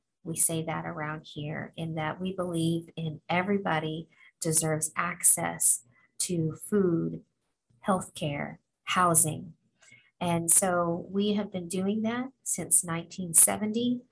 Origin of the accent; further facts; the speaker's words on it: Tennessee, United States; when I walked in my first walkathon in my hometown in Tennessee.